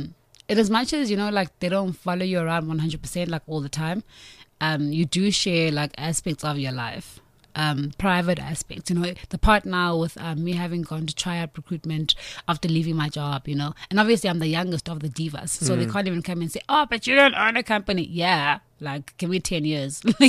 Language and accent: English; Queenstown, Eastern Cape, South Africa; I'm from the Eastern Cape, and it's a small town, like, I'm from Queenstown, which is a small town in the Eastern Cape.